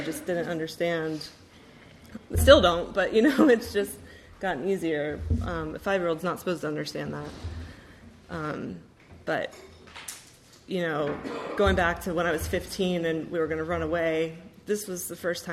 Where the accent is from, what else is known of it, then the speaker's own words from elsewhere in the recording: Atlanta, Georgia, United States; You know, I grew up in Atlanta in the South, very religious family, very middle class, pretty typical.